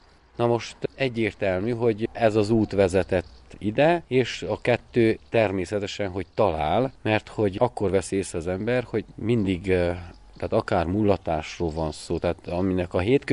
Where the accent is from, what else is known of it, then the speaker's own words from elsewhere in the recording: Magyaró, Mureș County, Romania; also born or lived in Jobbágyfalva; honnan származunk, én magyarói származású lévén, jobbágyfalvi származású lévén, hanem az erdélyi táncait is meg lehetett ismerni.